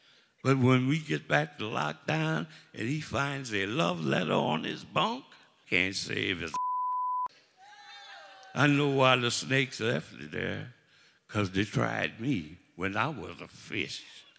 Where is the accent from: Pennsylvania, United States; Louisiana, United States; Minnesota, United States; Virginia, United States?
Louisiana, United States; Vashon; because I'm from Vashon, Louisiana, and I come from peace work on plantations.